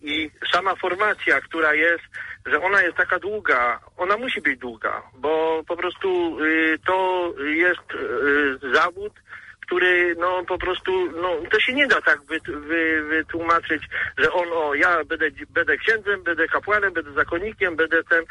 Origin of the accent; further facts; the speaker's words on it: Szczyrk, Silesian Voivodeship, Poland; No, ja jestem konkretnie ze Szczyrku, nie?